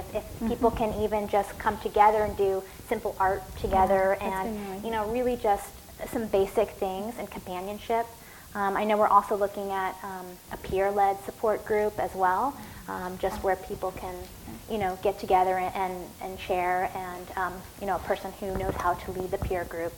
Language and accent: English; Midwest, United States; I'm not from here, I'm from the Midwest, so I find it pretty shocking.